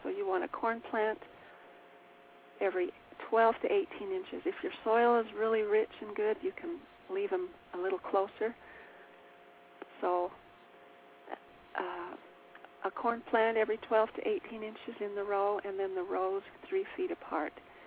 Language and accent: English; Utah, United States; around here, we're from Utah